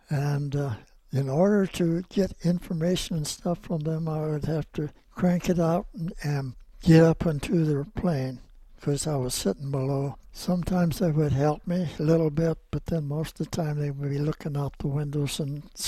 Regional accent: Anamosa, Iowa, United States; Born and raised there, of course.

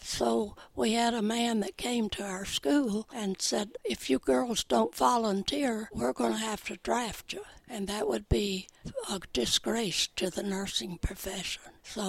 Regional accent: Blue Ridge, Georgia, United States; now in Windsor, United States; Well, at that time, it was very nice. A small town right on the Tennessee-North Carolina line.

